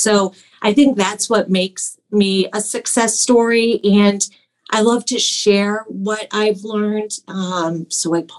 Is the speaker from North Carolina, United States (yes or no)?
no; New Hampshire, United States; I am from New Hampshire.